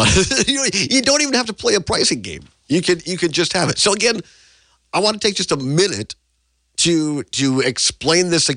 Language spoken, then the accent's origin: English; Richland Center, Wisconsin, United States; You can't find a better example than my hometown radio station, WRCO, WRCE in Richland Center, where I started, where I worked for 17 years